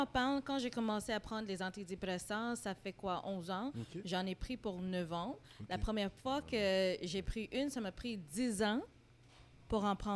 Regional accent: New York, United States; also born or lived in Montreal; je suis moitié créole et moitié trinidadienne, but j'ai grandi à New York et à Montréal.

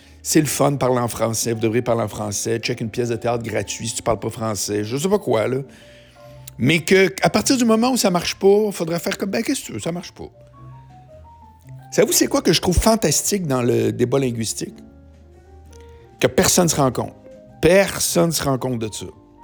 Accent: Charlesbourg, Quebec, Canada; Moi, je viens de Charlebourg.

